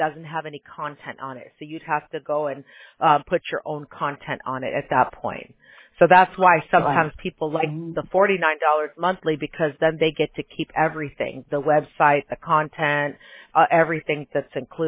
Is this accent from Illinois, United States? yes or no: yes; Buffalo Grove, Illinois, United States; moved away; Where I'm in Southern California now, but yeah, I'm originally from Buffalo Grove, and it's actually expanded quite a bit out there.